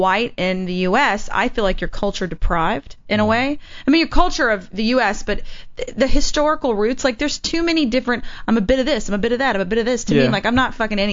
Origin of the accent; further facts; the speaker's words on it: Florida, United States; born there; but they were in the military, so we traveled all over the U.S., mainly the East Coast, but I was born in Florida.